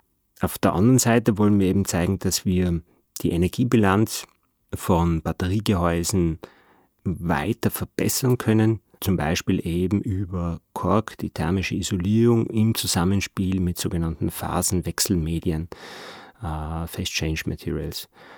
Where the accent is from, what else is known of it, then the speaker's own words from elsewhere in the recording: Tyrol, Austria; Das heißt, ich bin eigentlich Tiroler.